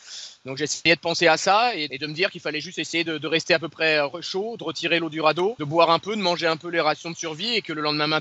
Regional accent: Brittany, France; moi je suis de Bretagne Nord, donc ça ne m'a pas choqué, ça.

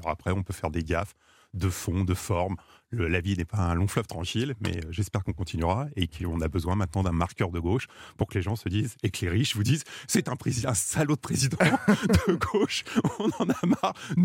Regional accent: Créteil, Île-de-France, France; born there; Mais je suis né à Créteil.

